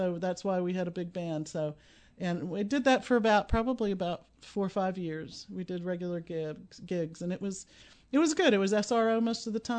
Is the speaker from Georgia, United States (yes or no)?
no; Houston, Texas, United States; Well, no, I grew up in Houston, and mm-hmm. so there were some really great studios in Houston, Texas